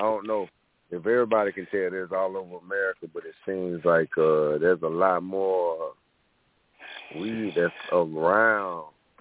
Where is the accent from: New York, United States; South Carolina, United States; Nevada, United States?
South Carolina, United States; I'm from South Carolina.